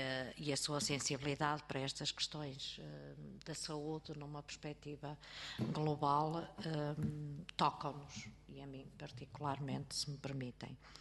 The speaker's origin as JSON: {"language": "Portuguese", "region": "interior", "country": "Portugal", "said": "numa região como de onde eu sou oriunda, que é o interior do país"}